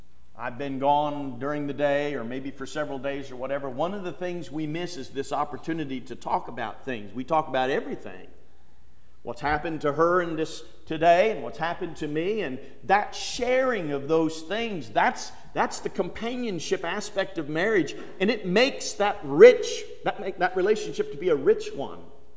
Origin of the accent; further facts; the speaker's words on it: Illinois, United States; She was from Florida, or from California, and I was from Illinois.